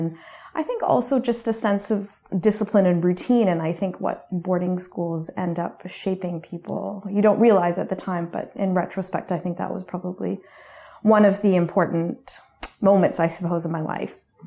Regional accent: Canada; also born or lived in India; So I was born and raised in Canada, and my parents immigrated.

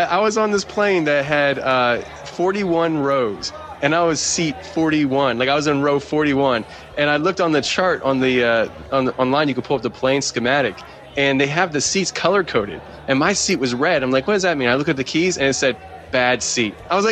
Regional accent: Philadelphia, Pennsylvania, United States; I'm from Philly.

